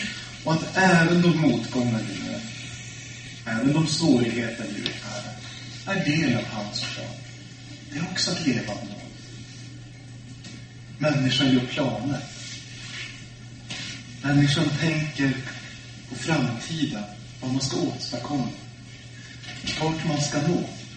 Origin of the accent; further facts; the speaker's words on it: Öjebyn, Norrbotten County, Sweden; åtminstone på små orter som Öjebyn där jag är uppvuxen i Norrbotten